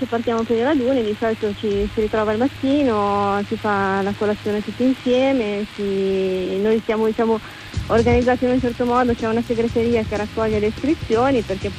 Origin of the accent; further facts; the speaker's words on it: Novara, Piedmont, Italy; noi siamo di Novara, quindi nelle zone intorno a Novara ci sono delle realtà